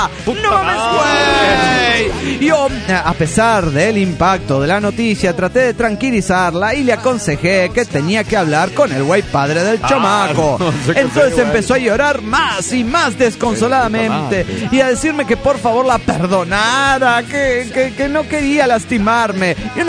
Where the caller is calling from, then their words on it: Puno, Peru; de Puno, Perú.